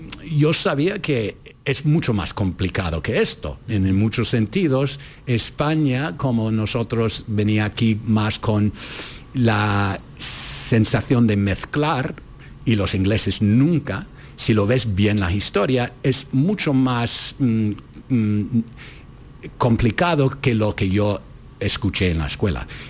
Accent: New York, United States; como yo crecí aquí en Nueva York

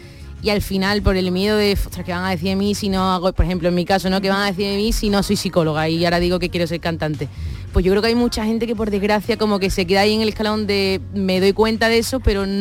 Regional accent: Jerez, Andalusia, Spain; O sea, yo soy de Jerez y por supuesto el flamenco me flipa, me encanta.

